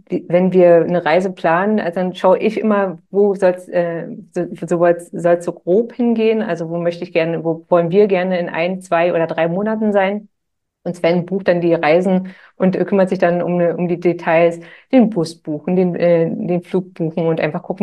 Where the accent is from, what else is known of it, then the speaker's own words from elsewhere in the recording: Germany; wir kommen aus dem Süden von Berlin.